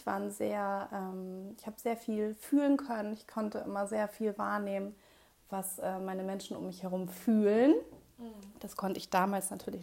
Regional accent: Hamburg, Germany; Ich bin in Hamburg geboren, ich bin Hamburger Dern. Meine beiden Eltern kommen auch aus Hamburg. Mhm. Ich bin tatsächlich gar nicht so weit von hier geboren, in der im Ehlem-Krankenhaus, im alten Ehlem.

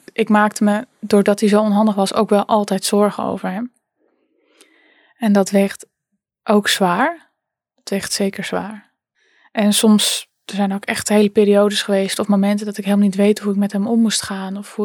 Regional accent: Friesland, Netherlands; Ik ben opgegroeid in Friesland.

